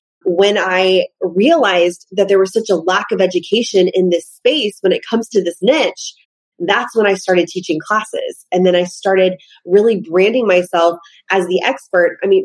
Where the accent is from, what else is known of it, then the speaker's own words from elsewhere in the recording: Florida, United States; now in Texas, United States; I'm originally from Florida. I moved to Texas and I fell into real estate working with these REO lenders